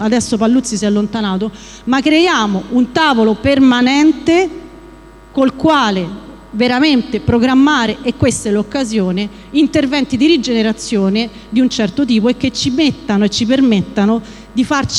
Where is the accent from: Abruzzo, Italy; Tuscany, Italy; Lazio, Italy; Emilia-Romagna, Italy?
Lazio, Italy; Latina; io sono nata e cresciuta a Latina, sono del 76, quasi coetanea del PRG